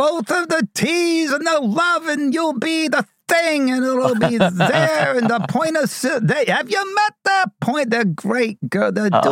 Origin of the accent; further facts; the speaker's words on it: Ohio, United States; I'm from Ohio, my family.